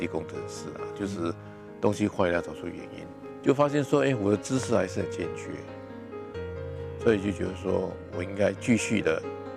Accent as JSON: {"language": "Chinese", "country": "Singapore", "said": "对，我是新加坡人。"}